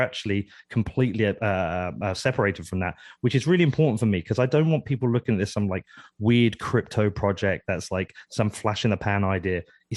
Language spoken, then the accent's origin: English; Bedford, East of England, United Kingdom; But look, I'm from Bedford. I've lived here my whole life.